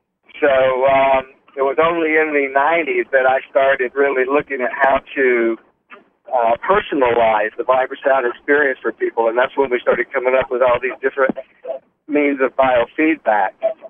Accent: Atlanta, Georgia, United States; You know, when I grew up over there in Atlanta, we were real strict Southern Baptists, almost really primitive, what they call primitive Southern Baptists.

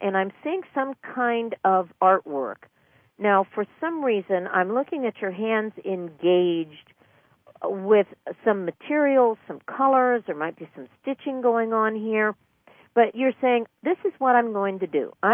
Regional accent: East Coast, United States; Of course, I'm from the East Coast this time of the year, but oh, it was gorgeous.

